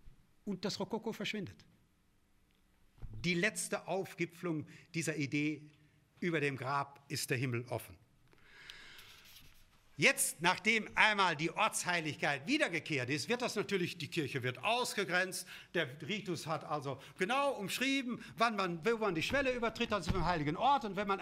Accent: Kleve, North Rhine-Westphalia, Germany; ich komme ja vom Niederrhein, aus Kleve

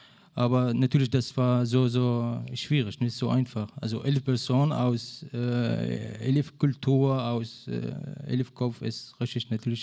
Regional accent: Syria; ich komme aus Syrien, ich komme aus islamischer Kultur und ich bin Araber.

